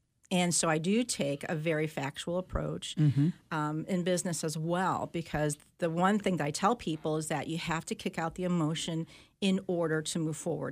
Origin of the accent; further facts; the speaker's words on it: Midwest, United States; I was from the Midwest, and people really wanted a Midwesterner to help them in real estate.